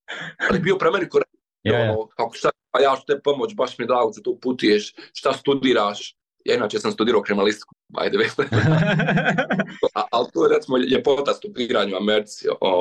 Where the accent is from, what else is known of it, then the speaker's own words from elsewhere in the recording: Bosnia & Herzegovina; ja sam iz Bosne i Hercegovine